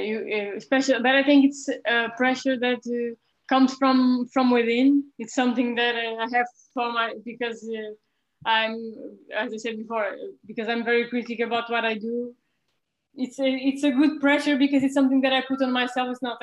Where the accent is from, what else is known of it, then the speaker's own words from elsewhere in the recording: Azores, Portugal; English is a second language; I'm actually in Portugal. I'm from a small island. I'm from St. Michael, which is located in the Azores, in the Atlantic Ocean